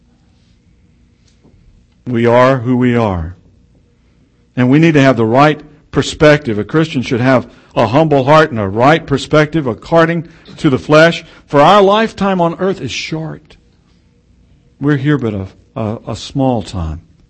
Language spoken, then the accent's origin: English; Texas, United States; I'm from Texas. People don't say those things about my heritage to my face or any place else.